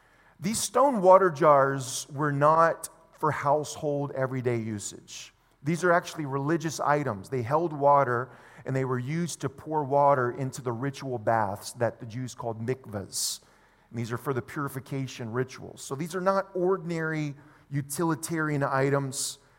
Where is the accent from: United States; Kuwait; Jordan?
United States; Louisiana; Where I grew up in South Louisiana, we had a annual festival for several days called the Alligator Festival.